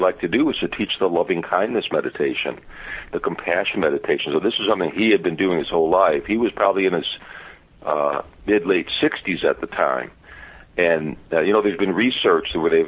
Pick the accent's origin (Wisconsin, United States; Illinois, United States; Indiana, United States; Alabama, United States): Illinois, United States; Chicago; I grew up in Chicago in a kind of tough neighborhood, and I had never seen people like that on the street corners of Chicago.